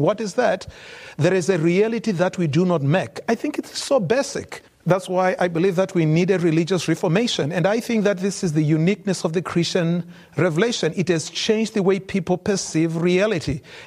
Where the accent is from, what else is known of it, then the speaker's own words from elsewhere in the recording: Zimbabwe; also born or lived in Canada; I'm from Zimbabwe and I'm from Canada.